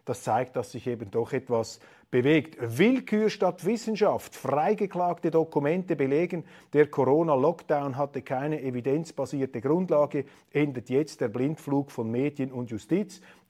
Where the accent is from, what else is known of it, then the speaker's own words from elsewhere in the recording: Switzerland; also das ist für mich jetzt als Schweizer nicht mehr ersichtlich.